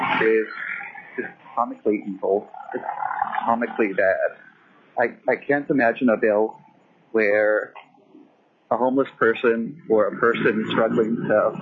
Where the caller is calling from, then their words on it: Juneau, Alaska, United States; I'm calling in from Juneau representing myself.